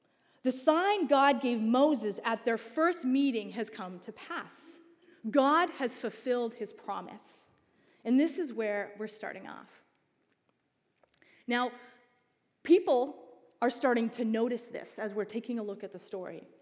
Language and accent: English; Haida Gwaii, British Columbia, Canada; moved away as an adult; from one of the smallest, probably one of the most remote places in British Columbia, Haida Gwaii. I moved from Haida Gwaii to Abbotsford, the big city of Abbotsford.